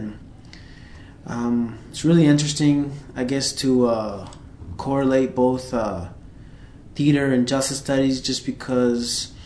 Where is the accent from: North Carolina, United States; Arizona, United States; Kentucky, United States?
Arizona, United States; Wittmann; I was born here in Arizona, and my parents are from Michoacán, Mexico. I've lived basically my whole life in Whitman, Arizona, which is far, far away from here and from Tempe, I think 56 miles.